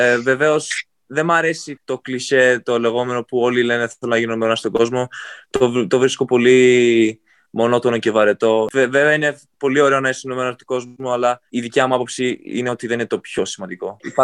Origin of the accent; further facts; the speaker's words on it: Greece; κατάγομαι από την Ελλάδα